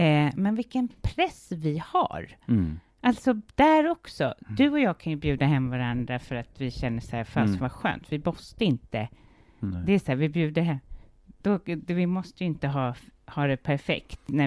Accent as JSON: {"language": "Swedish", "country": "Sweden", "said": "nej men hemma i Sverige, där är det så otroligt viktigt att vi, att det är snyggt hemma."}